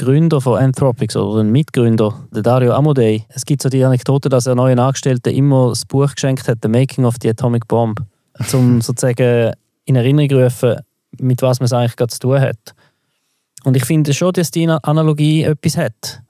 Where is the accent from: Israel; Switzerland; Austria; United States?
Switzerland; die wir in der Schweiz benutzen als Schweizer Konsumenten